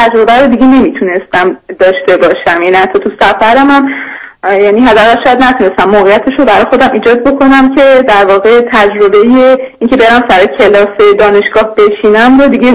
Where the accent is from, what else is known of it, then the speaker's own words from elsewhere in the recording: Iran; moved away as an adult; now in India; من سه ماه پیشتر از ایران برای ادامه تحصیل اومدم به هند و الان هندم.